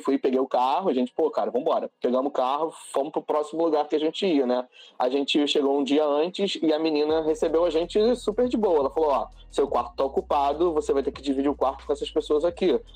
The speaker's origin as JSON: {"language": "Portuguese", "town": "Realengo", "region": "Rio de Janeiro", "country": "Brazil", "said": "Porra, eu sou de Realengo, vou dar 100, não, não existe isso."}